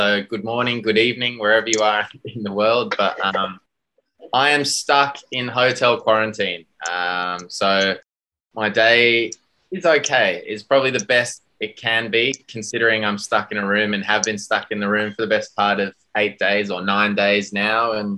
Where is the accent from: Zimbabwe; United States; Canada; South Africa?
South Africa; Durban, KwaZulu-Natal; I was born and raised in South Africa. So my dad was South African. My mum's English, Essex girl, don't judge. Sitting on the couch in South Africa, in Durban, with my dad